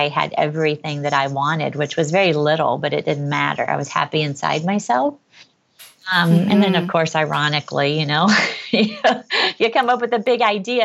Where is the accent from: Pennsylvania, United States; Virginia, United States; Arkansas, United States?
Arkansas, United States; So I grew up in Arkansas. You know what we would probably call poor.